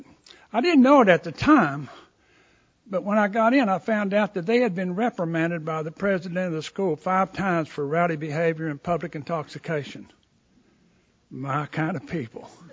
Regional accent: West Virginia, United States; now in Hattiesburg, United States; I was a 17-year-old kid leaving West Virginia for the first time, my parents and everything else

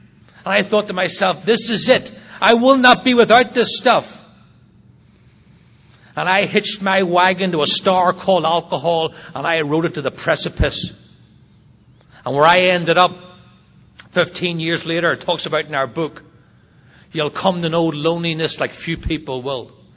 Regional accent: Northern Ireland, United Kingdom; I was growing up in Northern Ireland. It was the height of the troubles over there, the war that was going on.

